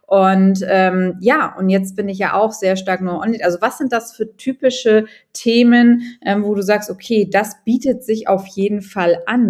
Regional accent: Germany; now in Dubai, United Arab Emirates; ich bin ja auch aus Deutschland vor 3 Jahren ausgewandert

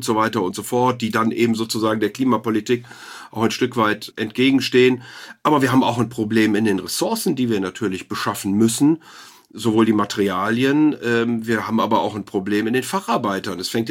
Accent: Rhineland, Germany; will Sie nicht totreden als Rheinländer hier.

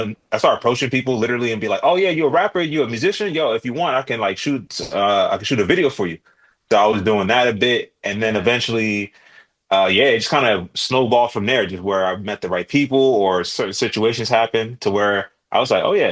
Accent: New Jersey, United States; also born or lived in New York City; now in Berlin, Germany; Yeah, it's originally from New Jersey, and then lived in New York City for a while before moving out here to Berlin.

